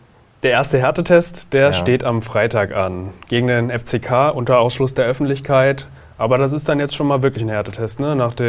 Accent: Mainz, Rhineland-Palatinate, Germany; Nee, also gefühlt kann man sich als Mainzer gar nicht mehr vorstellen, dass der woanders spielt, weil der sich hier so schnell integriert hat.

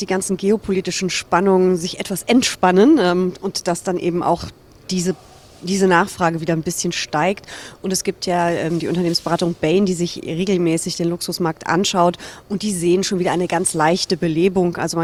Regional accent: Düsseldorf, North Rhine-Westphalia, Germany; in meiner Heimatstadt Düsseldorf

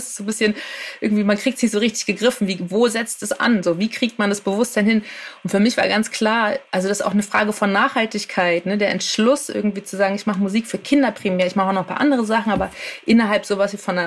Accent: Berlin, Germany; Jahrgang 83, natürlich zur Jahrtausendwende in den frühen Nullerjahren irgendwie als Berlinerin

